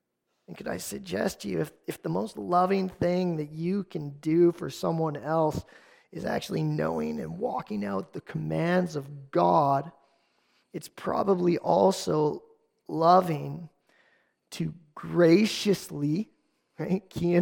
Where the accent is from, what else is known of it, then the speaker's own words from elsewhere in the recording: Canada; Probably because we're Canadian and we're generally apologetic